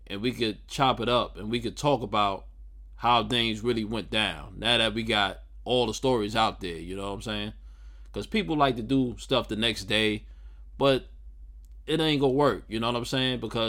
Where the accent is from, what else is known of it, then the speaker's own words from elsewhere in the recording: Queens, New York, United States; that's my hometown, you know, Southside, Jamaica, Queens.